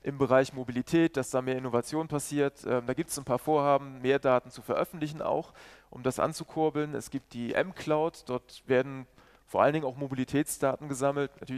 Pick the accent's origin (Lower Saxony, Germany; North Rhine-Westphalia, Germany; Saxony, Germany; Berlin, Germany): Berlin, Germany; So, ich bin halt aus Berlin